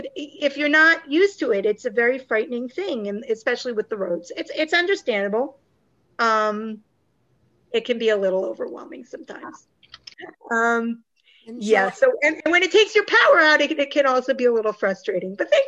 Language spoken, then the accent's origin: English; New Jersey, United States; I grew up in New Jersey, which we got snow pretty frequently.